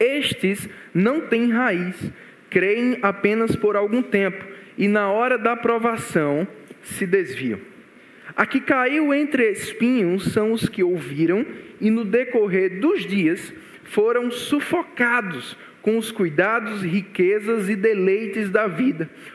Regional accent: Campina Grande, Paraíba, Brazil; sou lá de Campina Grande

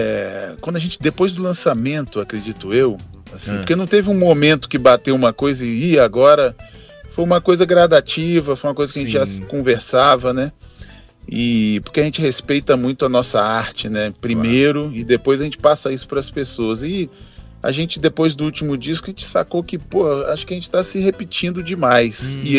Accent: Brazil; enquanto brasileiros

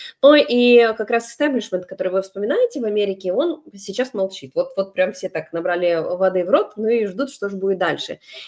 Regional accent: Ukraine; я все-таки как украинка скажу

